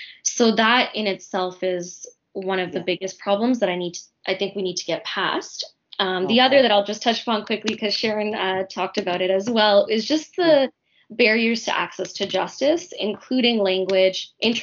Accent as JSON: {"language": "English", "country": "Canada", "tie": "born or raised there", "said": "I was lucky to be born and raised in Canada. My parents have been here for about 50 years."}